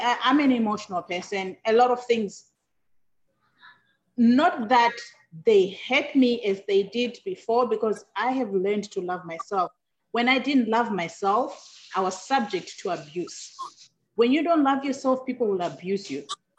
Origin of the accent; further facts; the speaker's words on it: Zimbabwe; And growing up, I grew up in Zimbabwe, and I lost my mother.